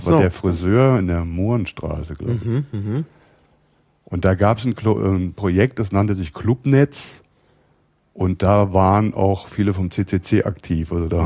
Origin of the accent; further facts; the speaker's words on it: Rhineland-Palatinate, Germany; born there; now in Berlin, Germany; Also ich bin geboren im Rheinland in der Nähe von Koblenz. Hab da zunächst in Köln angefangen, Biologie zu studieren, bin dann nach Berlin umgezogen.